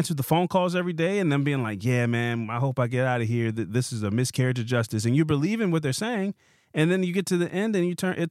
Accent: Baltimore, Maryland, United States; I always try to let people know I'm from Baltimore.

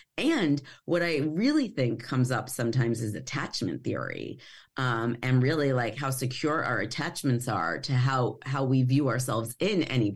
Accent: New York, United States; I grew up on Long Island, and I just didn't ever, I mean, I probably look like I fit in very well, but I didn't ever feel like I fit in.

